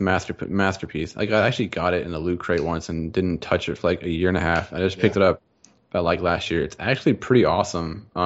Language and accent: English; Tennessee, United States; moved away; also born or lived in Virginia; so I moved from Tennessee and moved to Virginia, and there was a big gap between PC gaming.